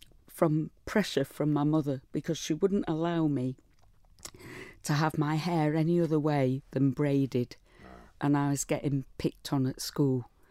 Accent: Prestbury, North West England, United Kingdom; born there; Would have been a very big house in Prestbury, but it was a cottage hospital.

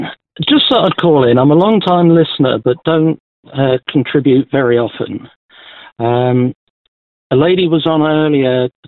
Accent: Guildford, South East England, United Kingdom; I was born and bred in Guildford in Surrey, which is a town of, I think it's about 200,000 people.

